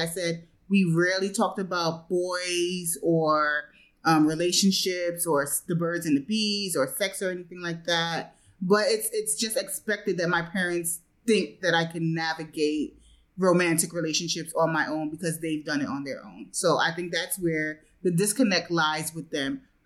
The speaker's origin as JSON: {"language": "English", "country": "Grenada", "tie": "born or raised there", "said": "I remember, you know, growing up in Grenada, my father would take me to the countryside."}